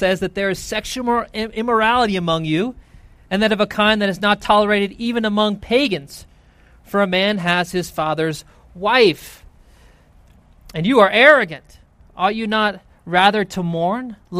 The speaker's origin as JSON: {"language": "English", "region": "the South", "country": "United States", "tie": "born or raised there", "said": "I grew up in the South, and I don't know why they don't just translate it y'all."}